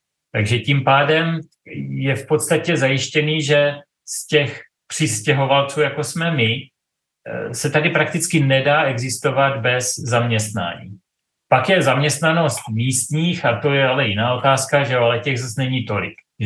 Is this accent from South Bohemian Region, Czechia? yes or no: no; South Moravian Region, Czechia; now in Dubai, United Arab Emirates; tak my jsme z Jižní Moravy, že jo? My nějaký to deci vínka si nalijeme rádi a tady v Dubaji s tím není problém.